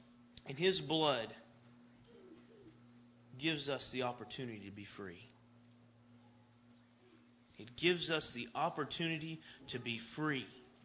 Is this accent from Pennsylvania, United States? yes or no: no; Chickamauga, Georgia, United States; I look back into where I grew up, and I grew up in Chickamauga, where one of the bloodiest battles of the Civil War took place.